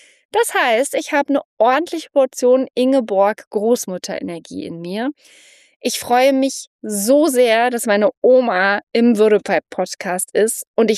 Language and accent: German; East Germany, Germany; born there; ich bin ja in der DDR geboren